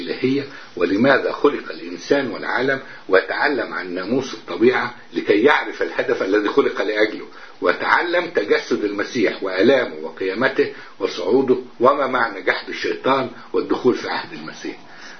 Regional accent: Egypt; now in Djerba, Tunisia; مش عشان إحنا بس مصريين وكده وعايشين في جربة

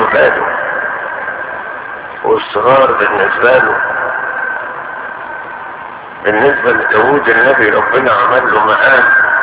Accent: Upper Egypt, Egypt; والمثل البلدي او اللي كان عندنا في الصعيد يقول

